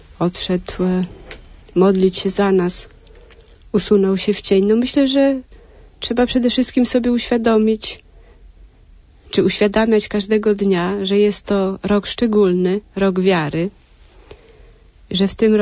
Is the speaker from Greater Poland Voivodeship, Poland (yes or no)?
no; Lublin Voivodeship, Poland; Ja pochodzę z okolicy Nałęczowa.